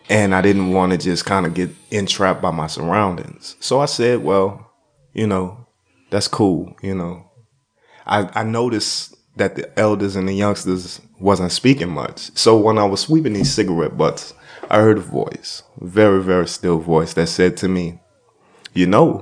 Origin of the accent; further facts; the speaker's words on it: New Orleans, Louisiana, United States; I'm from New Orleans. We feel horns.